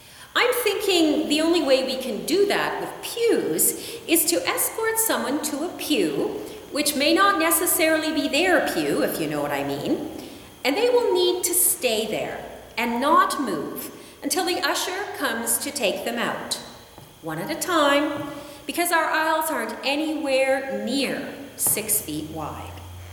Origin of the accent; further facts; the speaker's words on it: Canada; What else have I learned about Canada, about being Canadian in this pandemic time?